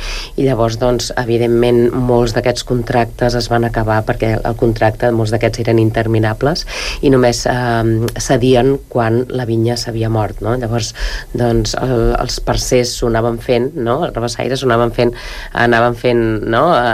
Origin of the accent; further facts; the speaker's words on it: Catalonia, Spain; quan els que som del Bages, no? Traiem pit dient, doncs, que tenim un passat vitivinícola important